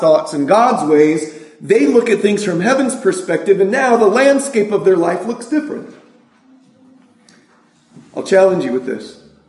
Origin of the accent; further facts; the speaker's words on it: California, United States; There's none in Minnesota really either, but I grew up in California.